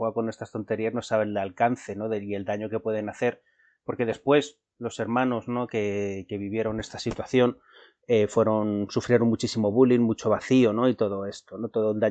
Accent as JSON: {"language": "Spanish", "town": "Uclés", "region": "Castilla-La Mancha", "country": "Spain", "tie": "born or raised there", "said": "Yo crecí en una aldea en Cuenca que se denomina Uclés, que tuvo su propio campo de concentración de la Guerra Civil Española"}